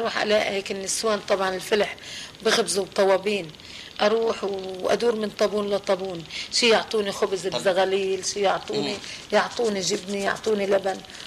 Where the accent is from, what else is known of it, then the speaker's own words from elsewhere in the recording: Syria; لا ما انا سورية وجوازي ما وافقوا لي